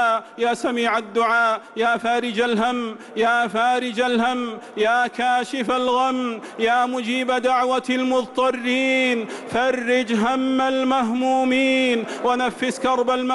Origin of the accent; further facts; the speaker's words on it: Saudi Arabia; اللهم احفظ بلادنا المملكة العربية السعودية